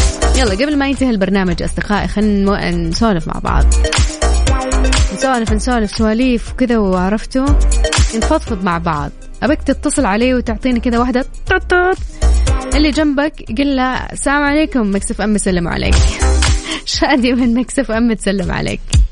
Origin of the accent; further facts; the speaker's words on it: Taif, Makkah Province, Saudi Arabia; born there; أنا من مواليد الطايف على فكرة.